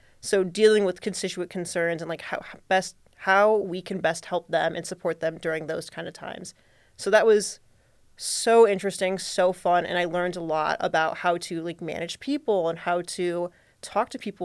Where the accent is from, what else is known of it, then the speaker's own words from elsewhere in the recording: Toledo, Ohio, United States; But so I'm from the Toledo area originally.